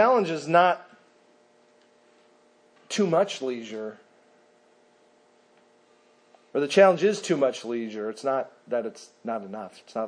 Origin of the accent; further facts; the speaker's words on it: Minneapolis, Minnesota, United States; I grew up in Minneapolis. I used to fish in the Mississippi River with my dad.